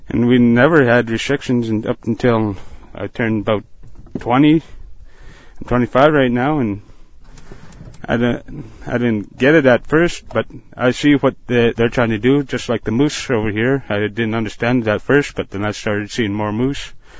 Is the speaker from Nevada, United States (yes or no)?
no; Bethel, Alaska, United States; Bethel, Alaska.